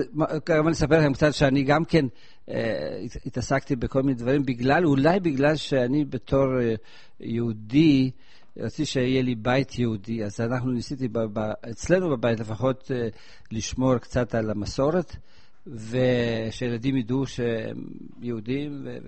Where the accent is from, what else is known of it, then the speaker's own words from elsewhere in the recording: Poland; now in Israel; אני בא מהארץ, ששם הלכתי מכות עם הפולנים, פה אני בוא לישראל